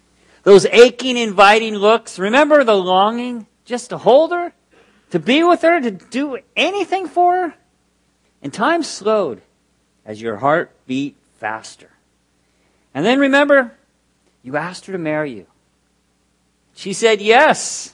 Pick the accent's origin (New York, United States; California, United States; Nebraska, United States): California, United States; Santa Barbara; now in Rosarito, Mexico; We are from Santa Barbara, California, but we haven't actually lived there for 7 years. We've been the last 5.5 years in Baja California, Rosarito, Mexico